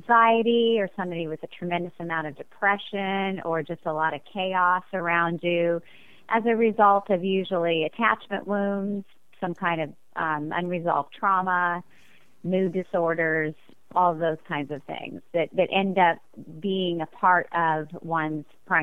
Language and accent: English; West Virginia, United States; I'm originally from West Virginia. That's why I have the double name.